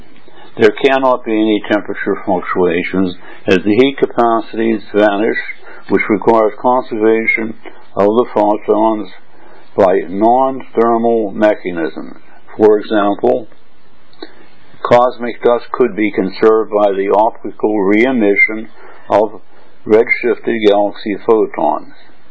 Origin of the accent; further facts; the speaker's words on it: United States; now in Hong Kong; I'm an American living in Hong Kong in Berlin.